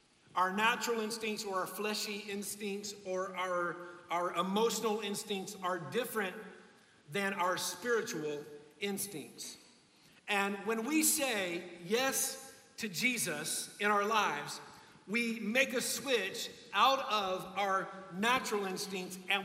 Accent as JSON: {"language": "English", "town": "Marion", "region": "Ohio", "country": "United States", "tie": "born or raised there", "said": "in Marion, Ohio. It's about 40 minutes north of Columbus, Ohio. It's the town that I grew up in, my hometown."}